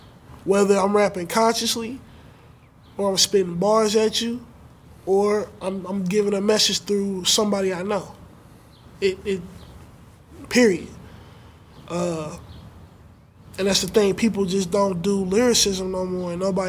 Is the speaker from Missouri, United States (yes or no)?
yes; St. Louis, Missouri, United States; Yeah, I grew up here in St. Louis all my life. Hazelwood, especially.